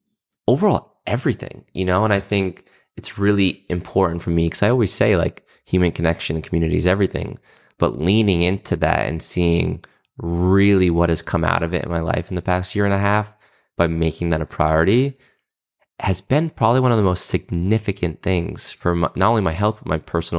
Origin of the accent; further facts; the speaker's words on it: Rhode Island, United States; moved away as an adult; now in Los Angeles, United States; I'm from Rhode Island. Okay. So I grew up in a small town over there, but moved here when I was 22.